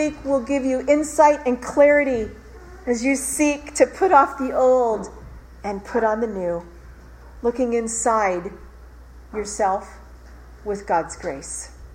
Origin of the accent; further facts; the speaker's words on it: Ireland; I'm Irish. We have a temper, us Irish.